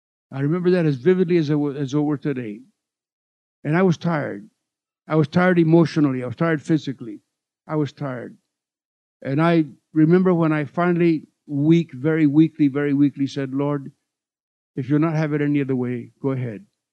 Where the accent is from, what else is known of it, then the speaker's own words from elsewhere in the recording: Puerto Rico; born there; I was born in Puerto Rico of missionary parents.